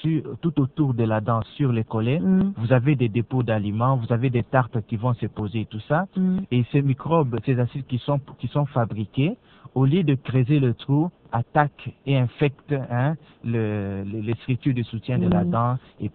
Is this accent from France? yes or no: no; Lodja, Sankuru, DR Congo; Mon père était médecin pendant 17 ans à Lodja. Il est mort, moi j'ai grandi à Lodja.